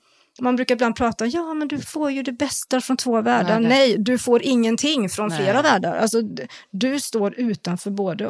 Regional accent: Sweden; jag är från Sverige.

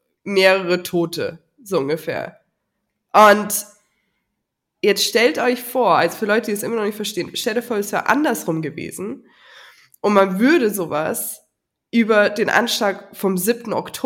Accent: Germany; Also für mich selber als Deutsche, glaube ich, kommt Teil von meiner Desperation irgendwie daher

